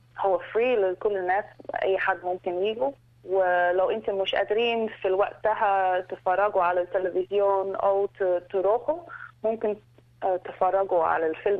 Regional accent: Egypt; Arabic is a second language; طبعا انا مصريه، انا مولوده هنا بس أنا بتكلم عربي second language

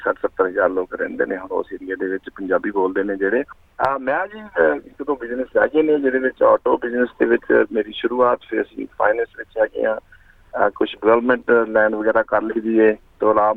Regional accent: Rama Mandi, Punjab, India; ਇੱਕ ਪਤਾਰਾ ਪਿੰਡ ਹੈ ਰਾਮਾ ਮੰਡੀ ਦੇ ਨੇੜੇ ਹੈ, ਉੱਥੇ ਉੱਥੇ ਦਾ ਮੈਂ ਜੰਮਿਆ ਬੜਿਆ।

